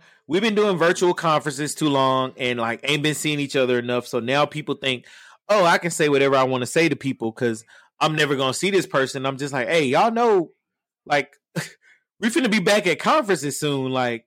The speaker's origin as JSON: {"language": "English", "region": "the South", "country": "United States", "said": "A hit dog holler. You know I'm from the South too, so you know I'm with you."}